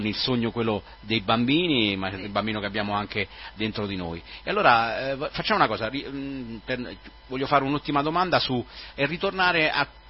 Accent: Naples, Campania, Italy; perché in effetti anche da napoletano è difficile, no, comprendere questo tipo di linguaggio

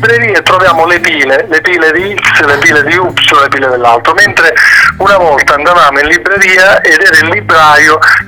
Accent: Sicily, Italy; io sono siciliano

